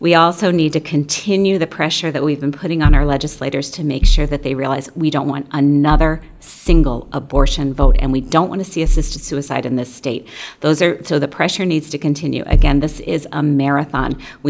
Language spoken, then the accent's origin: English; Maryland, United States; now in Minnesota, United States; I'm from Maryland, which I refer to as the land of four evenly spaced seasons.